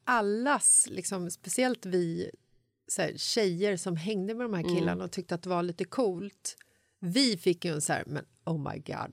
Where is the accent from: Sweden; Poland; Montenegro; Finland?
Sweden; Stockholm, Stockholm County; så hängde jag med ett gäng snubbar från Bagarmossen där jag växte upp.